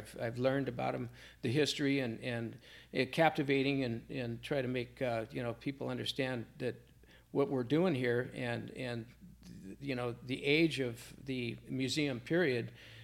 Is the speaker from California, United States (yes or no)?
yes; California, United States; I was raised outdoors in California